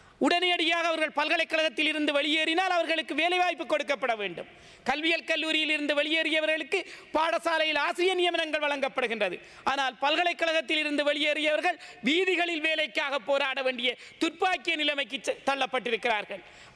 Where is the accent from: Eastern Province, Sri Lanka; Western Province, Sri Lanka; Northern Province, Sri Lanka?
Eastern Province, Sri Lanka; நான் அந்த தொகுதியைச் சேர்ந்தவன், கல்குடா தொகுதி கிழக்கு பல்கலைக்கழகம் அமைந்திருக்கிறது, அந்த தொகுதியைச் சேர்ந்தவன்